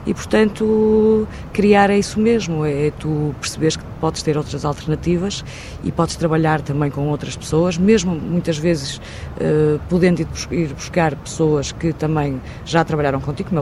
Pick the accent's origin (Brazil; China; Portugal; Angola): Portugal; mesmo eu sendo portuguesa, e todos temos um bocadinho de fadistas, não é? E de tolos e de poetas neste país.